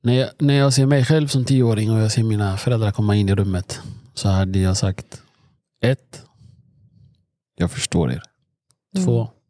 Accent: Eritrea; now in Sweden; jag kan bara relatera till mig som eritrean

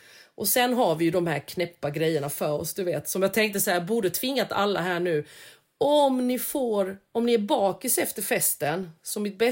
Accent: Småland, Sweden; born there; Svensk är man ju. Jag är ju van. Jag är ju född i Småland liksom.

